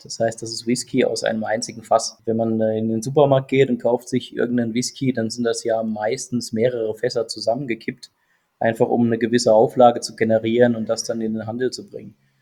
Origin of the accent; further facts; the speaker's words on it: Saarland, Germany; Wir sind ja alle Saarländer